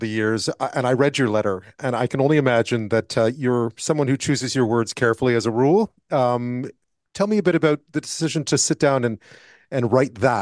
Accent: Montreal, Quebec, Canada; I mean, we're both from Montreal. It's happening back where we were both born and spent most of our parts of our lives.

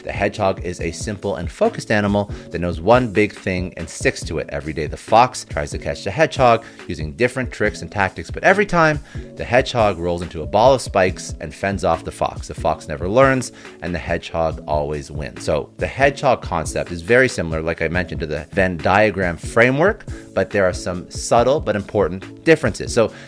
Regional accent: Canada; I'm Canadian, so I say niche. Americans seem to say niche.

